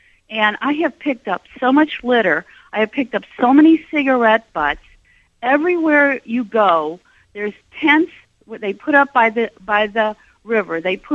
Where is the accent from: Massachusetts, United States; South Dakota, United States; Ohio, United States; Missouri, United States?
Missouri, United States; St. Louis; also born or lived in California; now in Oregon, United States; I moved to Oregon 4 years ago, and I had lived in California. I'm from St. Louis, Missouri.